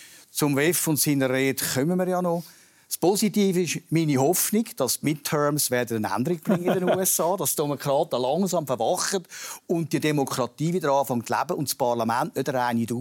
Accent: Switzerland; Und bitte dürfen mal als Schweizer sagen, und wir brauchen die Amerikaner für das dann also nicht, das können wir selber.

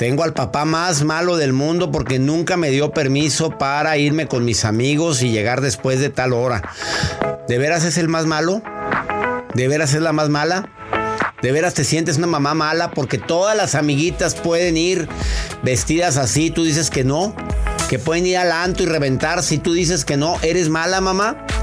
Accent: Monterrey, Nuevo León, Mexico; Y Monterrey, Nuevo León, 3 de septiembre, mi tierra.

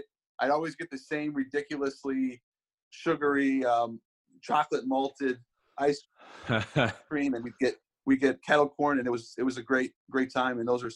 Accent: Seattle, Washington, United States; growing up in Seattle, I'm obviously, you know, sports has been a massive part of my life since I was a kid.

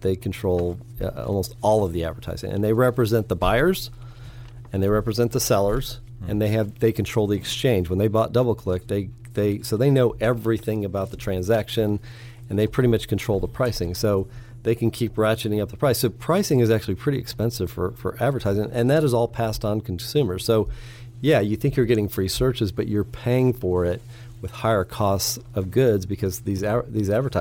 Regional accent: California, United States; I don't think the public until today mostly knew that I grew up in California.

